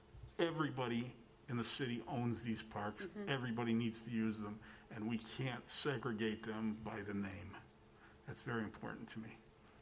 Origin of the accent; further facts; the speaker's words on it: Michigan, United States; I'm not an ice skater, but I came from the Upper Peninsula where everybody skates